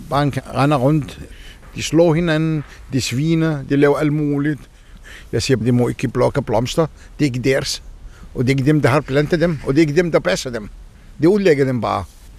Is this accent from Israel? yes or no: yes; Israel; Danish is a second language; now in Denmark; Jeg bor i Hirgården. … Jeg er israeler, men jeg er palæstinenser israeler.